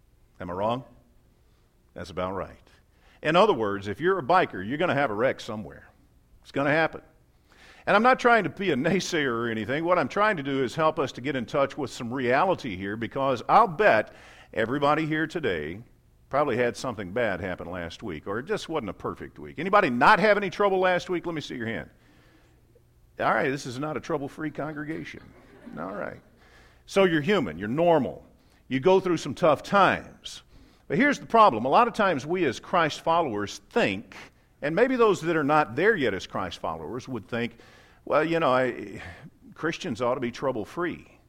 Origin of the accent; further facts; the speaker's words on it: Memphis, Tennessee, United States; I had an uncle that retired from the Illinois Central Railroad down in my hometown of Memphis, Tennessee.